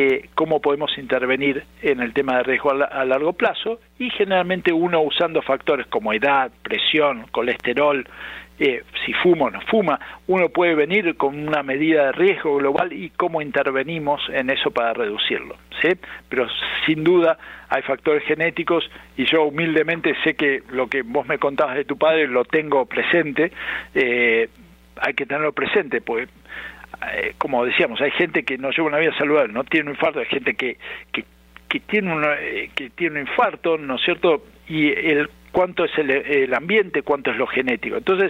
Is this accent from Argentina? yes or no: yes; Argentina; como te comentaba, yo soy argentino, nos vamos a dormir bien tarde